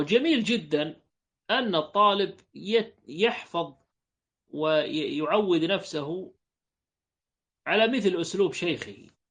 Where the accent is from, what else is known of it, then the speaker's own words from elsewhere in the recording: Kuwait; أنا أعرف أحد المشايخ عندنا هنا من خارج الكويت، وصار مدرس عندنا في الكويت